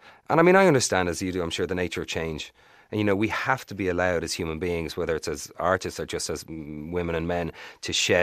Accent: Ireland; And I think that is at times can stick us in a certain pattern of behaviors as Irish people, and some of it is beautiful and we have a great sense of community

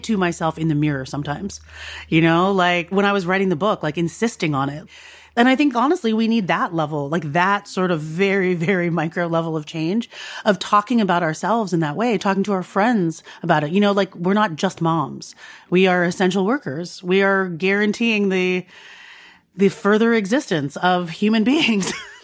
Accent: United States; So my mom, you know, I grew up in America hearing my mom say, I'm not your maid.

